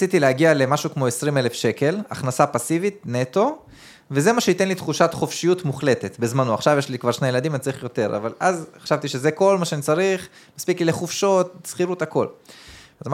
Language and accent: Hebrew; Nof HaGalil, Northern District, Israel; וגם בגלל שאני גדלתי שם, אז אני גדלתי ביחד עם אנשים שעובדים בעירייה